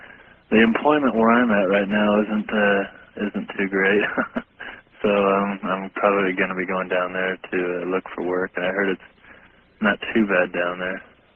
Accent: Grants Pass, Oregon, United States; I'm from Grants Pass, Oregon.

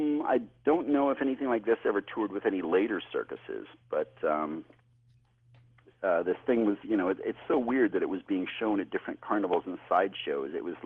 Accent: Minnesota, United States; because I saw the thing back in 1976 when I was growing up in Minnesota.

